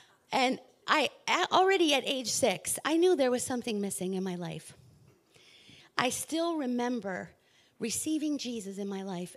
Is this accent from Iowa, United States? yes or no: no; York, Pennsylvania, United States; I grew up in York, Pennsylvania. My dad was a lineman for the Metropolitan Edison, and my mom a nurse.